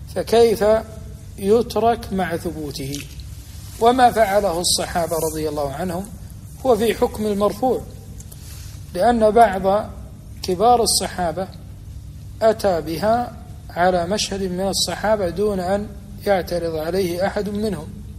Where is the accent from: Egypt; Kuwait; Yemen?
Kuwait; أربع تكبيرات في بلدنا الكويت